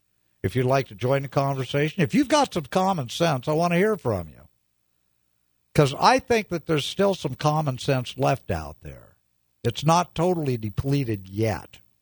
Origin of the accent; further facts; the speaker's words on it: United States; I'm an American, and I believe you're Americans as well.